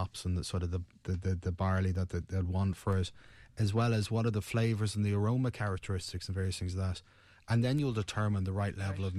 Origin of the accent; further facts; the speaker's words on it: Ireland; Hey, we're Irish, we like red stuff.